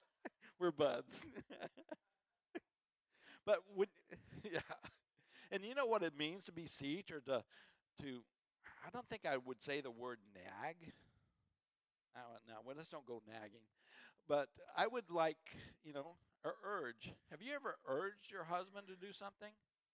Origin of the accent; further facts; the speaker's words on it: New Mexico, United States; I would take people to Glorieta, New Mexico, and I'm from New Mexico